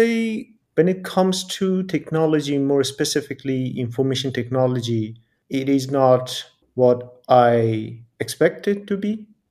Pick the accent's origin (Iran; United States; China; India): Iran; English is a second language; moved away as an adult; now in Berlin, Germany; I come from Iran, and I've been in Berlin for the last more than 6 years.